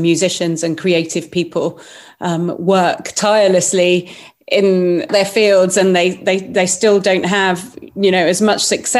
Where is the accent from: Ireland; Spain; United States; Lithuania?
Spain; Málaga, Andalusia; all my childhood holidays were in Tarifa, and I grew up on the Costa del Sol in Malaga.